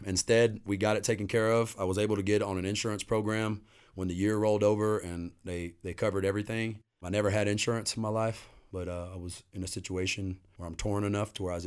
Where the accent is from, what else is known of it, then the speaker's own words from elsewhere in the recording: San Benito, Texas, United States; born there; I was born down in South Texas in a hospital that ain't even there anymore. You know what I mean? San Benito, Texas. That's where I was born, same town as